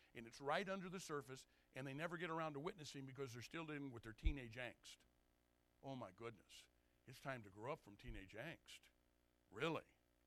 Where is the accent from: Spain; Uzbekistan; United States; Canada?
United States; Fieldon, Illinois; I grew up in Pierre Marquette State Park is where I grew up, in that area, up in the Bluffs. Went to grade school in Fieldon, the big town of Fieldon. Went to the Baptist Church in Fieldon. It's where I got saved. It's where I became a Christian.